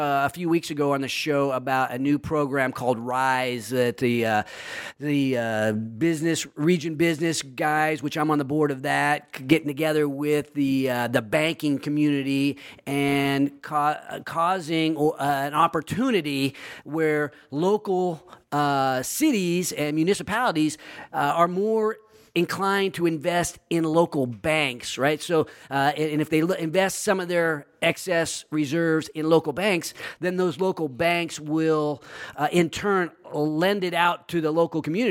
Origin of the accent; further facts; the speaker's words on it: Roseville, California, United States; And I grew up in Roseville. So in many ways, I consider Sacramento my hometown, but specifically Roseville.